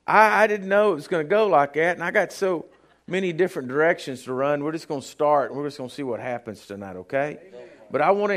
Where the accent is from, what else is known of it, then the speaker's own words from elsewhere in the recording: Texas, United States; well, I'm from South Texas.